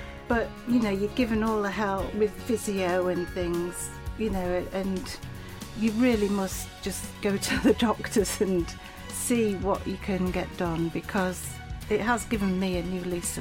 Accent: Knaresborough, Yorkshire and the Humber, United Kingdom; I'm from Knaresborough. I'm retired now.

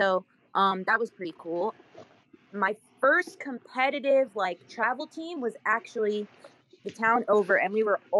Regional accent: New York, United States; I'm from the great New York! I am. I'm from Long Island, New York.

